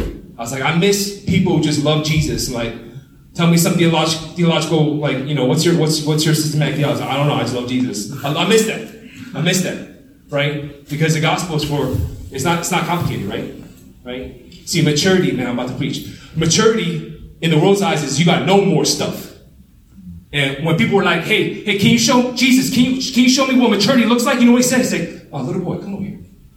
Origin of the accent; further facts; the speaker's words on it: Columbus, Ohio, United States; also born or lived in Chicago; this is my hometown, man. You can take the man out of the 614, but you can't take the 614 out of the man. Okay, so I love this city